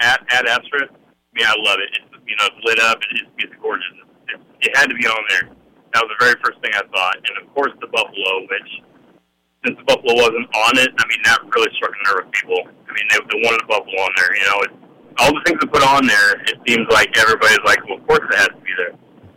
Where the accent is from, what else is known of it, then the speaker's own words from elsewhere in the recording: Hanover, Kansas, United States; Yeah, I grew up in Hanover. My family has a farm near the state line by Odell area. But grew up in Hanover, you know, went to school there.